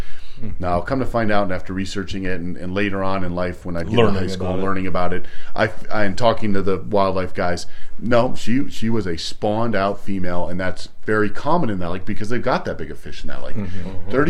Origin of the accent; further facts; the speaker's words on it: Pueblo, Colorado, United States; The reservoir I grew up on in Pueblo, Colorado, actually has the Arkansas River flowing into it.